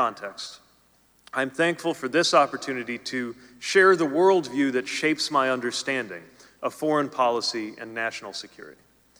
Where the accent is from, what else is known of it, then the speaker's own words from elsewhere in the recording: South Bend, Indiana, United States; with a view to everyday life in places like my hometown of South Bend.